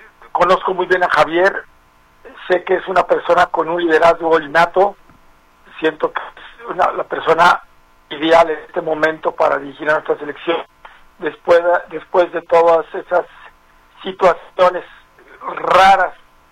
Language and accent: Spanish; Mexico; todos sabemos el país que es, el país que tenemos, lo que somos como mexicanos